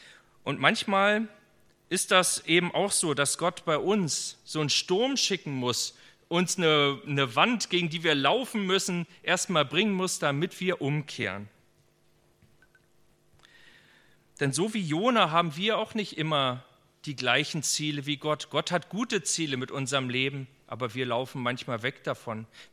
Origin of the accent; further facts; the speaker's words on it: eastern Germany, Germany; Ich bin jetzt 15 Jahre hier in meiner alten Heimat Ostdeutschland